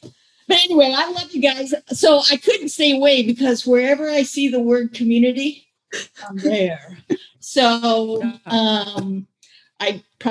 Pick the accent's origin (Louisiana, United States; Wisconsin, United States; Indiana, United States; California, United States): Indiana, United States; So I'm from Indiana, and I can really relate to all those people on the show.